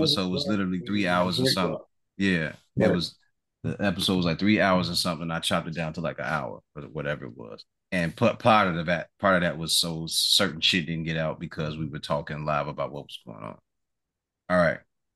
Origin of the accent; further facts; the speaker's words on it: Compton, California, United States; Like, I'm from Cali. I'm from Compton. I'm from Watts. I'm from South Central. I'm from LA. This is where I'm really from.